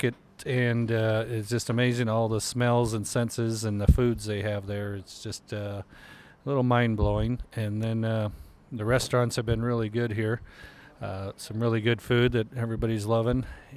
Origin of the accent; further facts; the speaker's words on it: Snyder, Nebraska, United States; I'm from Snyder, Nebraska, and I farm there.